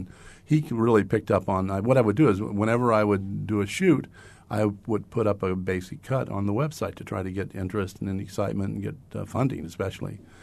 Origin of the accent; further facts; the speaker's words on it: Indianapolis, Indiana, United States; Yeah, I'm from Indianapolis, and when I was a kid, I was